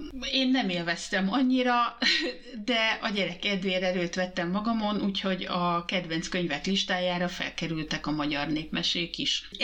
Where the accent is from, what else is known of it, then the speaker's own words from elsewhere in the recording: Hungary; mi persze megbeszéltük, hogy én magyar vagyok, az apukája finn